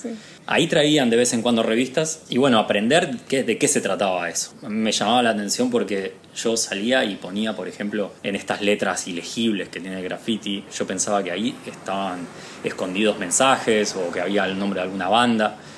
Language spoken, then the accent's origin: Spanish; Buenos Aires, Argentina; Yo soy originalmente de Chacarita.